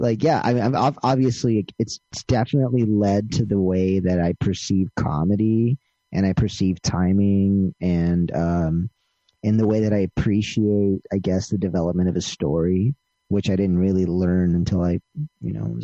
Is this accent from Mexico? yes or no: yes; northern Mexico, Mexico; English is a second language; also born or lived in Dallas, Texas; this little rancho kid, you know, that knew Spanish, even though I was born in Texas, I was born in Dallas, but I was raised in Northern Mexico